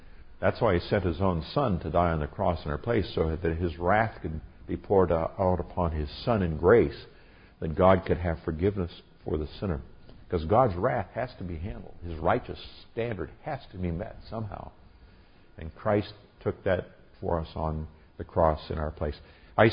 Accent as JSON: {"language": "English", "country": "Nigeria", "tie": "born or raised there", "said": "I grew up in Nigeria, West Africa, where they had a lot of vultures."}